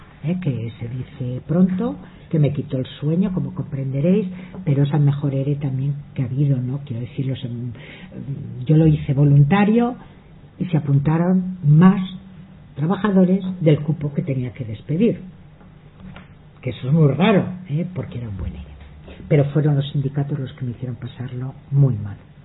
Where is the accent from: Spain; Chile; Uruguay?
Spain; Catalonia; precisamente soy catalana, y por qué hablo el catalán